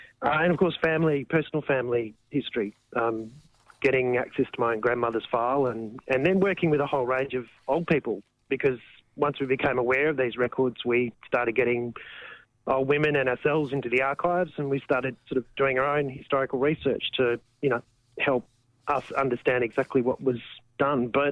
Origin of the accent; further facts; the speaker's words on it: Western Australia, Australia; I'm from Murong Country, which is up in the Kimberley, up in the northeast corner of the Kimberley, Northern Territory, WA border.